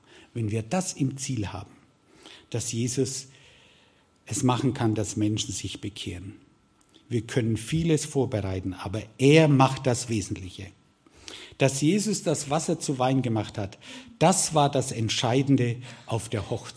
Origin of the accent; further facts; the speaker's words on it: Bavaria, Germany; ich kenne mich da nicht so aus, ich komme aus Franken.